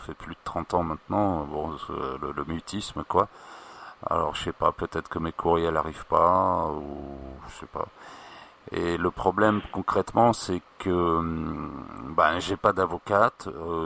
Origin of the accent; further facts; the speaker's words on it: France; now in Brazil; je suis quelqu'un qui habite au Brésil et qui a, je suis français